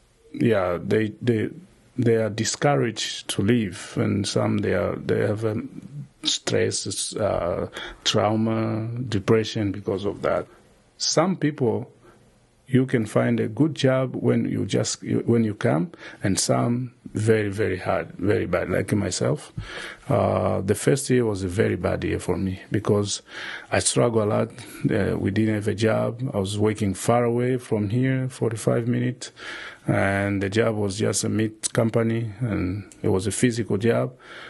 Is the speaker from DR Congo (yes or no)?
yes; DR Congo; English is a second language; now in United States; Originally, I'm from Congo. I'm here in the United States 6 years now, since 2012. The 15 years I spent in a refugee camp